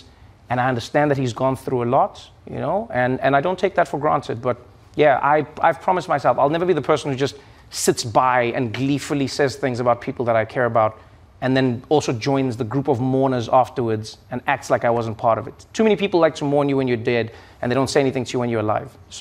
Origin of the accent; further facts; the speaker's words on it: South Africa; when I grew up in South Africa